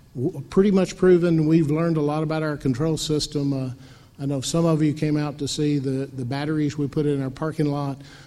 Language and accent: English; Chattanooga, Tennessee, United States; This is my hometown, Chattanooga, Tennessee.